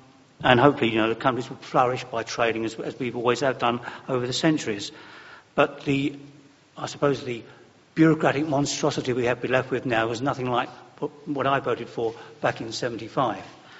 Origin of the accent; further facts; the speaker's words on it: England, United Kingdom; as a local businessman and as an Englishman as well.